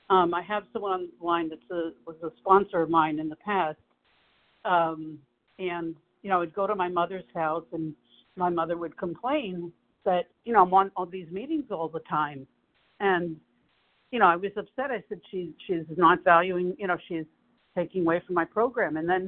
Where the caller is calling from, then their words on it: Boca Raton, Florida, United States; Today I'm in Boca Raton, Florida.